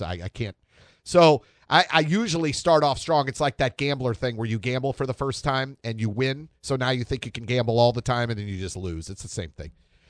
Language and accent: English; Creve Coeur, Missouri, United States; I grew up out in West County, the mean streets of Creve Coeur.